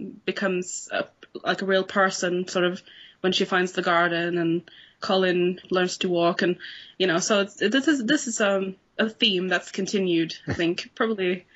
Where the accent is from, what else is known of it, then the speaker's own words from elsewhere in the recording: Vittua, Sweden; I'm Swedish. I was born in Sweden in a little village called Vittua, which is a little place of about 2,500 people or so in the woods with some lakes dotted around. It's very beautiful there.